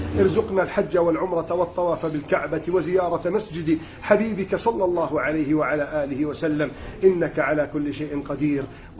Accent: Egypt; بلادنا مصر

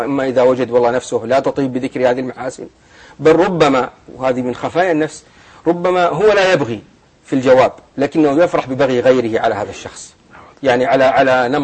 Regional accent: Saudi Arabia

